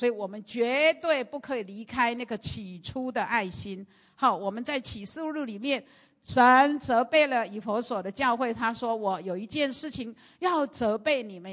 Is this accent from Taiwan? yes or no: yes; Taiwan; 我们台湾人有一句话